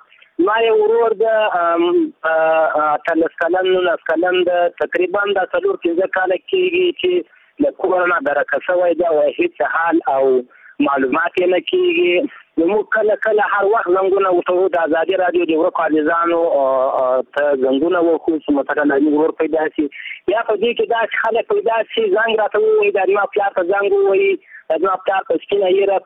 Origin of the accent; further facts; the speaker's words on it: Gilan, Ghazni, Afghanistan; now in Iran; زه د غزنی ولایت ګیلان دی ولسوالي د رسنی د اوسیدونکی یم. … له ایران مې تماس نیولی ده.